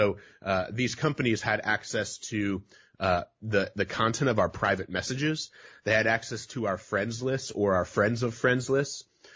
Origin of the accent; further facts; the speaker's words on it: Fort Wayne, Indiana, United States; my wife and I will start the trek up north. We're both from Fort Wayne, Indiana.